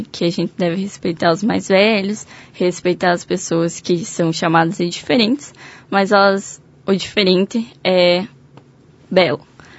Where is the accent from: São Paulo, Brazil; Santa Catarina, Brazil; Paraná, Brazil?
Paraná, Brazil; União da Vitória; born there; Eu nasci em União da Vitória, no bairro São Cristóvão. Eu tenho 16 anos.